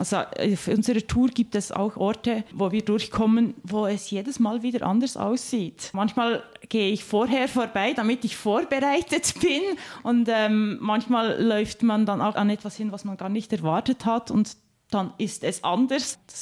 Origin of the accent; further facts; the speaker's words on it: Bern, Switzerland; born there; also born or lived in Barcelona, Spain; ich bin in Bern geboren, aber ich war dann schon auch unterwegs. Ich bin ein Jahr lang zum Beispiel durch Lateinamerika gereist. Ich habe anderthalb Jahre in Barcelona gewohnt.